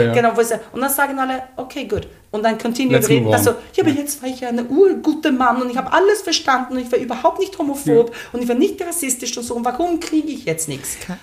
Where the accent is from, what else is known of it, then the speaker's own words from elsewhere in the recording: Sweden; now in Austria; Ich bin in Schweden aufgewachsen.